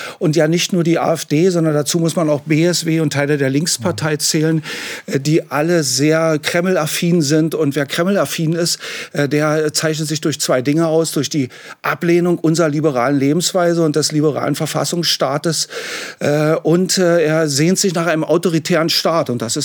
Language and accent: German; East Berlin, Berlin, Germany; Und ich bin in Ost-Berlin groß geworden. Da war die Mauer allgegenwärtig.